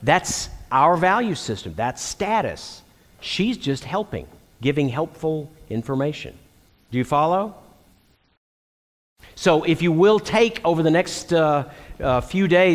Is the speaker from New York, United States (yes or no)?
no; Texas, United States; I'm from Texas